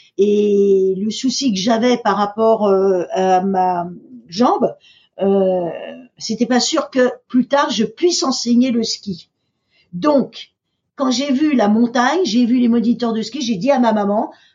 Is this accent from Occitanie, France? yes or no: no; Paris, Île-de-France, France; also born or lived in Amiens; je suis née à Amiens. Donc après, je suis venue à Paris. Et donc, je suis une Parisienne